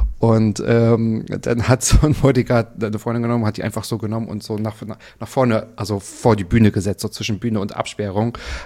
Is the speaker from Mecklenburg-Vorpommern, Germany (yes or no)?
yes; Mecklenburg-Vorpommern, Germany; Ich bin im Müritz Nationalpark aufgewachsen.